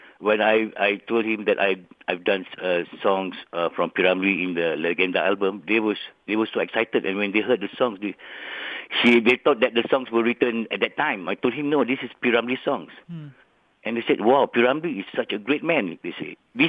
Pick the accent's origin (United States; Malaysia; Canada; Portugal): Malaysia; the songs that portray us as Malaysian